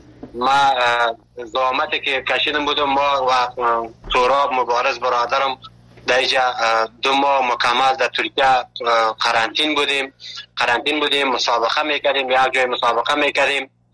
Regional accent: Afghanistan; now in Turkey

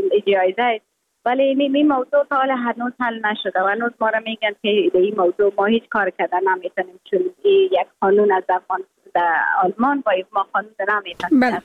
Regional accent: Afghanistan; moved away

